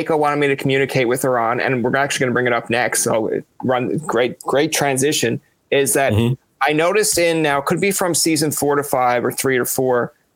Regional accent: Newfoundland and Labrador, Canada; now in Ottawa, Canada; I came from Newfoundland to Ottawa to go to school.

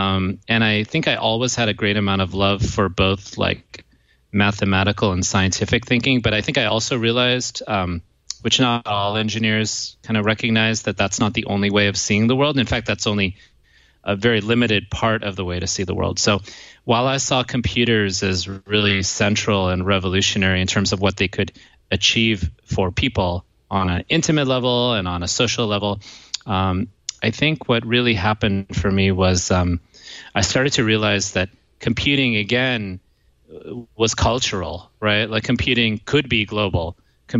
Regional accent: Silicon Valley, California, United States; born there; also born or lived in India; Well, I'm first generation Indian American. My family is from South India, and I was born in Silicon Valley. But I spent a lot of time as a young kid in India

